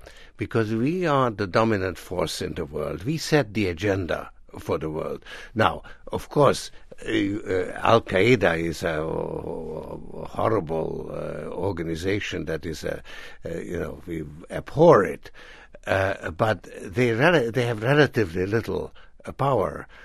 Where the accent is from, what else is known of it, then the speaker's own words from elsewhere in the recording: United States; No, I am an American citizen, but I'm also a citizen of the world.